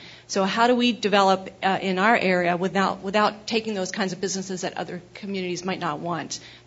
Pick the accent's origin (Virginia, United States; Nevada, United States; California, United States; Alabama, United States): California, United States; Vallejo; I'm actually from Vallejo, and I'm running for Vallejo City Council